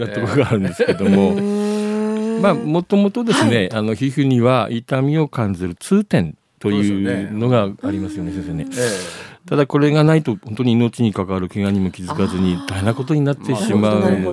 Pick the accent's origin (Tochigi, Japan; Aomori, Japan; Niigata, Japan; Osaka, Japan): Aomori, Japan; also born or lived in Tsugaru; 親父がですね、小学校の教師をやっていたので、まあ、南部地区なんですけども、はいはい、高校時代からですね、津軽の方に参りまして、はい、津軽の方が今長くなる。